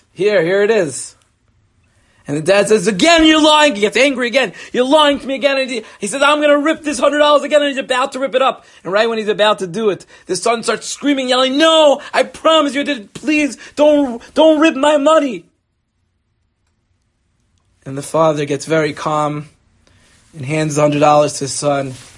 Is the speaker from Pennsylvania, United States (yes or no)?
no; Five Towns, New York, United States; And, listen, I grew up in the Five Towns, so I'm allowed to knock on it a little bit. I know what it is. I don't just teach here and get close to you here. I grew up here myself.